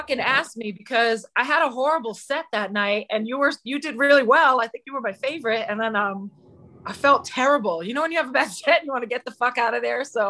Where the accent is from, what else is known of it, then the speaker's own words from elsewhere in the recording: New York City, New York, United States; So I was born in New York Hospital, which is on 70th and York. And then my dad lived on 70th and York between 1st and York. And I went to school on 68th and 1st.